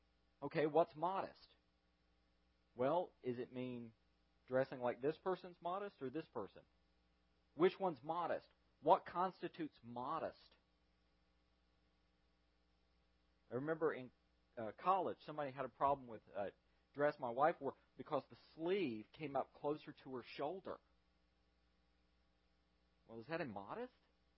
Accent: the South, United States; you know, at my family, growing up in the South in the middle of July, it was 100 degrees

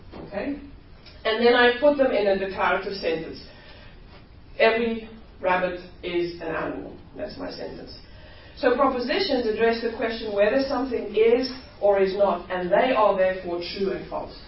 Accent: South Africa; first language Afrikaans; English is a second language; the word I taught her was from my mother tongue, Afrikaans

